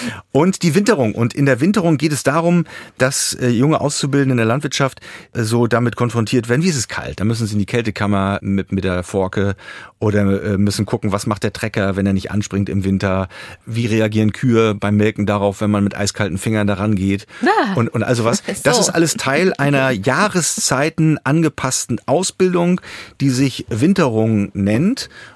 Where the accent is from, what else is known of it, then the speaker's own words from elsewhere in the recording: East Germany, Germany; weil ich bin in der DDR groß geworden